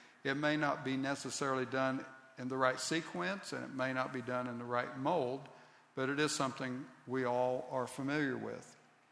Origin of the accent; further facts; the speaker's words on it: Ohio, United States; Now, I grew up in Southeast Ohio, and LaFon and I just went down there for a day or so to visit with her mother.